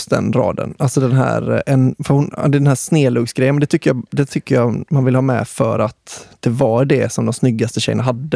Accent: Kungälv, Västra Götaland County, Sweden; Jag är från Kungälv.

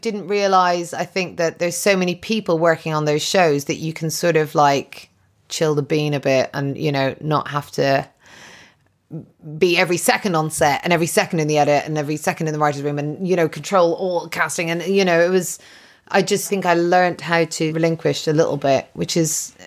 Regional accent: Ireland; because I'm Irish and people don't in Ireland, they don't get divorced so much.

